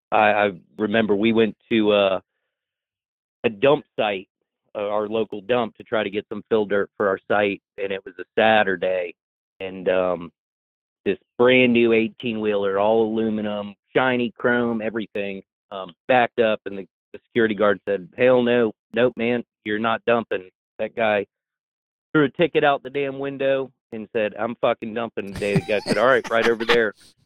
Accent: Florida, United States; I mean, I'm born and raised in Central Florida.

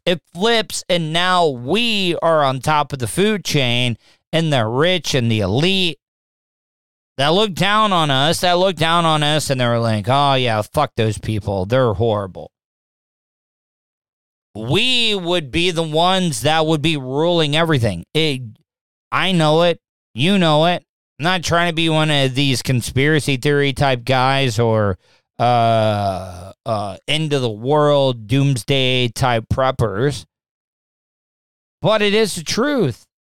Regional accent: New York City, New York, United States; rats in my hometown NYC are bigger than that little fucker.

